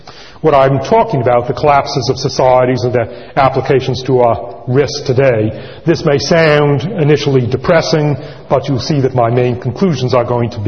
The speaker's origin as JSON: {"language": "English", "region": "Northeast", "country": "United States", "tie": "born there", "lives_now": "California, United States", "said": "because I was born in the Northeast anyway, and I'm now a transplanted Californian. It's always nice to be back in the Northeast"}